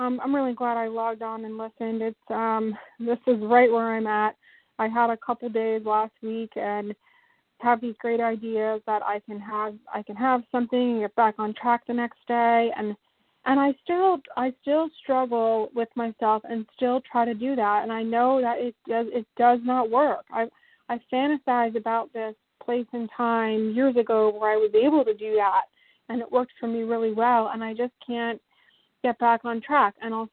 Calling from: Pennsylvania, United States; Pennsylvania.

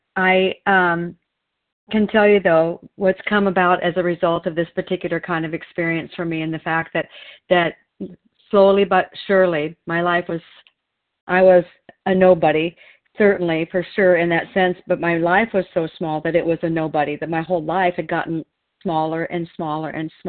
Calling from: Oregon, United States; I'm a recovered compulsive overeater, and I'm calling from Oregon this morning.

